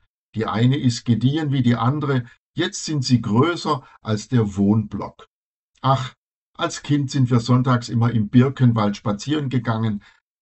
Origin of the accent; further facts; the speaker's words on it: Benešov nad Ploučnicí, Ústí nad Labem Region, Czechia; Wenn wir in Tschechien waren, habe ich mich mitunter von der Gruppe getrennt und bin in meine Heimatstadt Bensen gegangen.